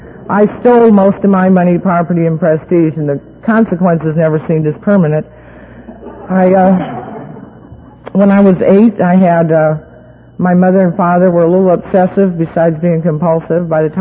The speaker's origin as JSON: {"language": "English", "town": "Beaver Dam", "region": "Wisconsin", "country": "United States", "tie": "born there", "said": "I was born in Beaver Dam, Wisconsin. Now, that may not mean anything to you, but it's real important to me."}